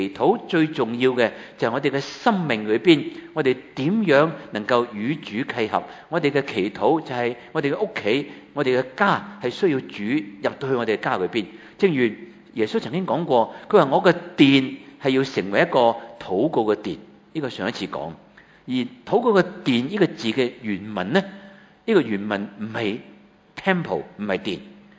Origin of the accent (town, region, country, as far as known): Hong Kong